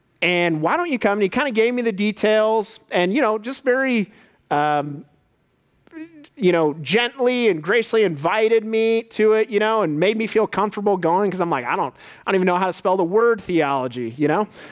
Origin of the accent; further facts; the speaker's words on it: Strongsville, Ohio, United States; When I was like about 14, I grew up in Strongsville